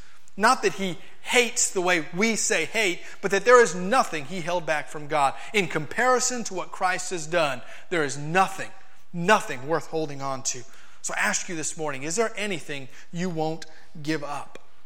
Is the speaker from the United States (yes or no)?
yes; Florida, United States; I remember being in Kentucky and saying, I'm from Florida.